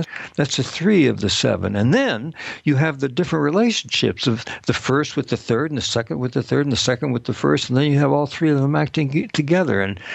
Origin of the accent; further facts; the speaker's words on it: Missouri, United States; when I was in college and studying to be an actor and growing up in Missouri, I didn't say what or why.